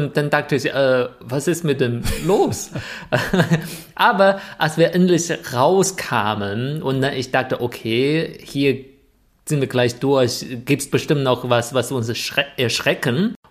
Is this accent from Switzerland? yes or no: no; China; German is a second language; Als Chinese braucht man eigentlich auch ein Erlaubnis oder ein Visum, um nach Hongkong zu kommen.